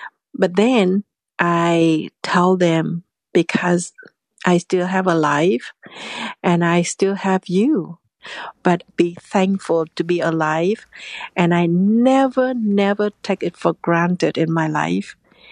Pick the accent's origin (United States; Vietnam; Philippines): Vietnam; English is a second language; I was raised in a different religion. I was raised in the Cao Dai religion in Vietnam.